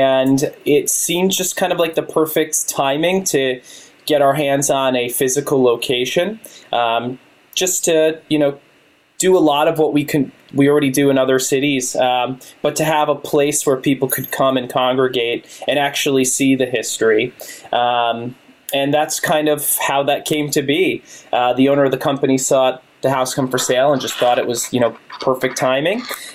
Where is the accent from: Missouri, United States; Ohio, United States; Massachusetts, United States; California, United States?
Massachusetts, United States; Fall River; I'm from Fall River. I'm born and raised here.